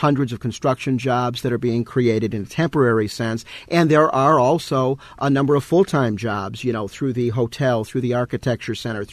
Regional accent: Buffalo, New York, United States; I grew up in the Elmwood Village, and honestly, that's one of the first buildings I ever remember as a kid

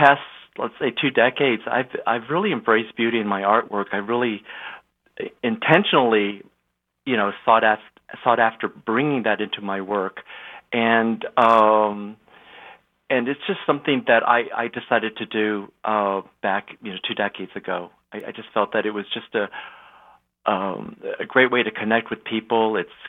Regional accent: Juarez, Chihuahua, Mexico; also born or lived in El Paso; Sure. You know, I was born in El Paso, Texas, and raised and born a border city of Juarez, Mexico.

